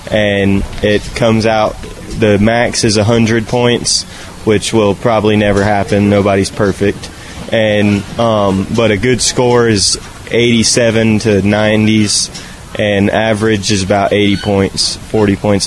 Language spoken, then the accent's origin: English; Polk City, Florida, United States; Polk City, Florida.